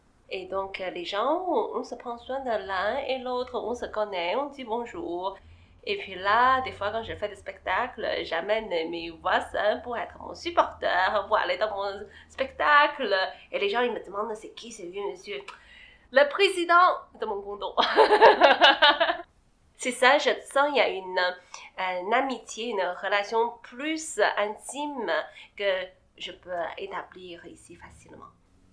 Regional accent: China; now in France; Je suis née en Chine. Je suis grandi là-bas.

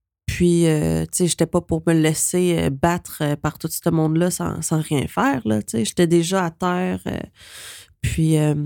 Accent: Saint-Bruno-de-Montarville, Quebec, Canada; born there; now in Quebec City, Canada; j'ai 34 ans, je suis chinoise cambodgienne, j'habite présentement à Québec, mais ma ville native c'est Saint-Bruno de Montarville, je suis née là. Puis moi j'ai pas mal vécu ma jeunesse à Saint-Bruno

